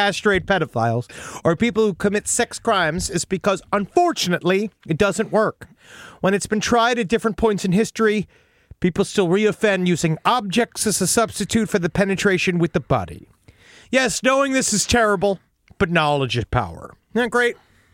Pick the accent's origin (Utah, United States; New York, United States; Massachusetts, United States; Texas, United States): Texas, United States; Houston; I grew up in the Houston area. So we visited SeaWorld San Antonio as a, quote, vacation destination often.